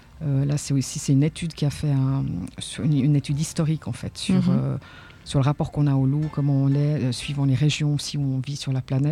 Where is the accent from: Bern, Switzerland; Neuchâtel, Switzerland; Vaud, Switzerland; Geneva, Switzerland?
Vaud, Switzerland; Gland; J'ai grandi à Gland en fait.